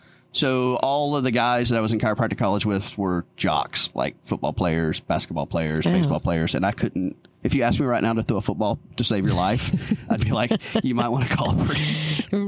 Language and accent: English; Tyler, Texas, United States; So I moved back to my hometown of Tyler and became a paramedic.